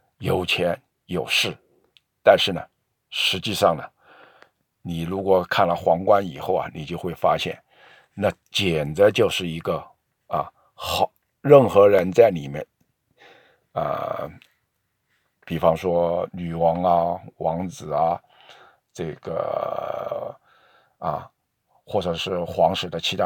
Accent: Canada; 而我们加拿大人或者说英国的老百姓交遗产税是40%啊

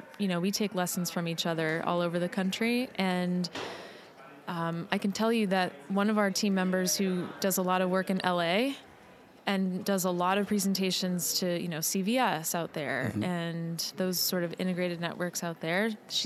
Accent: Moon, Pennsylvania, United States; Well, originally from Moon.

